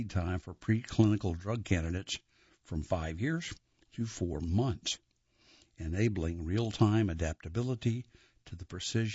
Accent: North Carolina, United States; to my hometown in North Carolina.

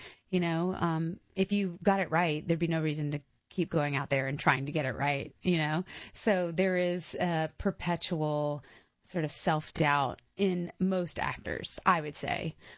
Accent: Raleigh, North Carolina, United States; I grew up in Raleigh, North Carolina.

